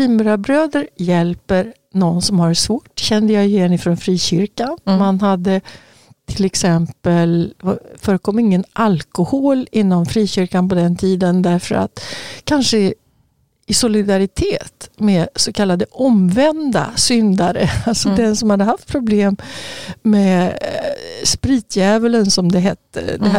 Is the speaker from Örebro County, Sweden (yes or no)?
yes; Örebro, Örebro County, Sweden; i Örebro där jag växte upp då, så fanns det liksom vissa byggnader.